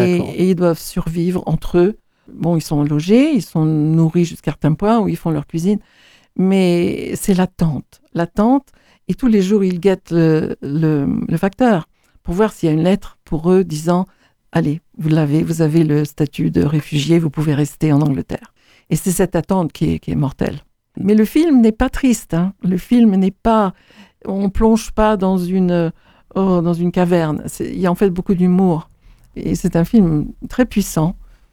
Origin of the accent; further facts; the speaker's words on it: France; now in Montesquieu, France; Chris est anglais, je suis française. Nous sommes venus à Montesquieu.